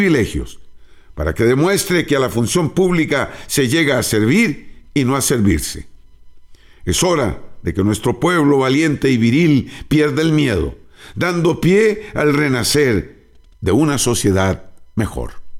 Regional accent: Costa Rica; Nosotros, como costarricenses, debemos predicar con el buen ejemplo

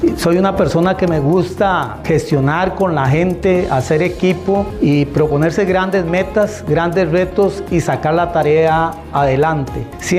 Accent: Juan Viñas, Cartago, Costa Rica; now in Alajuela, Costa Rica; Nací en Juan Viñas, soy cartago, ahora vivo en Alajuela.

